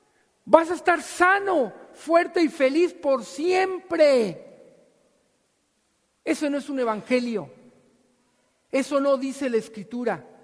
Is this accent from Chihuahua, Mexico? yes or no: no; Mexico City, Mexico; Se nos atraviesa un chilango. Yo soy chilango. Yo sé de qué tipo de ser estoy hablando.